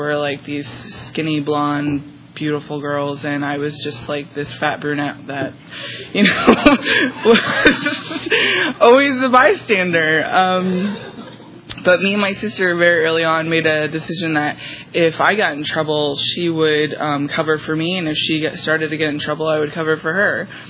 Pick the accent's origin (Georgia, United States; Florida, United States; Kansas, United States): Florida, United States; Fort Myers; I am from Fort Myers, Florida. Grew up with an older sister.